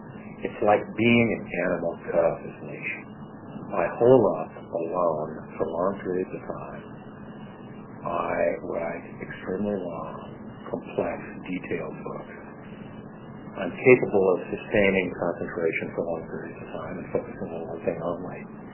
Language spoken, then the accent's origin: English; Los Angeles, California, United States; born there; I was born in Los Angeles in 1948, which is the year of the rat in Chinese astrology.